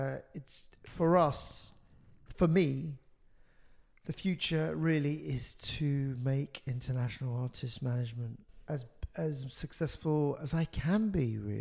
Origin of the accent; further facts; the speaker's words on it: London, United Kingdom; My mother's French. My father was Pakistani. But I was born and raised originally in South London.